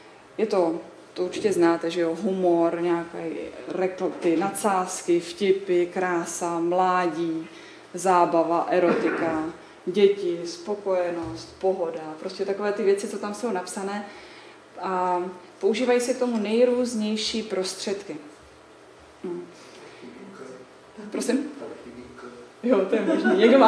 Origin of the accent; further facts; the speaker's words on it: Vysočina Region, Czechia; pocházím z Vysočiny, nejsem Brňačka a jsem teda sestra Salesiánka už dlouhou dobu.